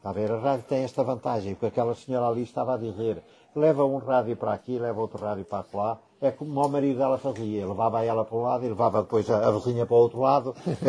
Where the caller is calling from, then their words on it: Casal de Alva, Centro, Portugal; Diga na rádio que eu sou de Casal de Alva.